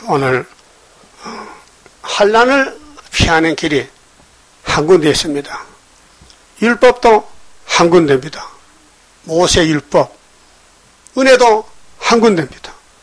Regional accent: Gyeongsang, South Korea; 나는 경상도 사람인데 충청도 찾아가서

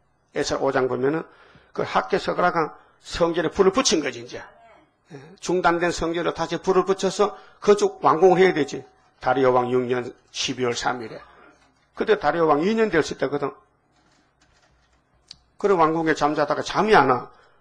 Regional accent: Uiseong, North Gyeongsang, South Korea; 나하고 알고 보니 선산이요. 난 의성인데.

